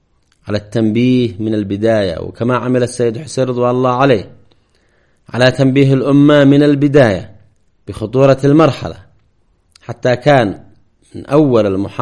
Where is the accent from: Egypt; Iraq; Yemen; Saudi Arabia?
Yemen; توصف الأحداث عندنا في اليمن